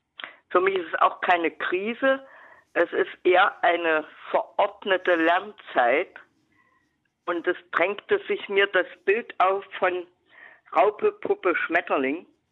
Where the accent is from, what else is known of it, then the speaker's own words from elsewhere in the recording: Jena, Thuringia, Germany; Ich komme aus Jena